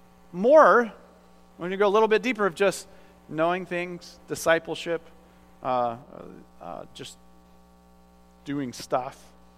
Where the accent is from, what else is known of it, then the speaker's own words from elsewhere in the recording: Iowa, United States; Because I'm from Iowa. I'm from the country. Farmers, very independent most of the time.